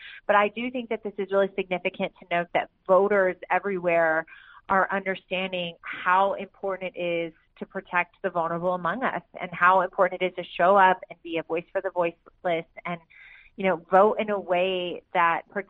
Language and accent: English; Texas, United States; in this state of Texas, which is my home state